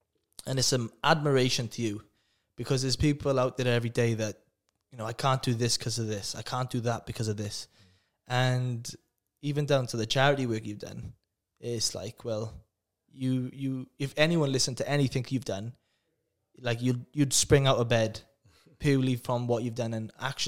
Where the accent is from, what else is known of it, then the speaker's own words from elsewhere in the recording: Bridgend, Wales, United Kingdom; Yeah, well, I'm from Bridgend, and we're always called townies. And to the Valley boys, we're always known as soft.